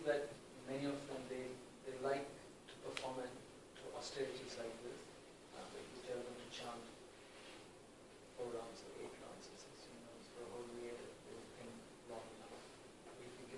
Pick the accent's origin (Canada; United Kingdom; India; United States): India; Kerala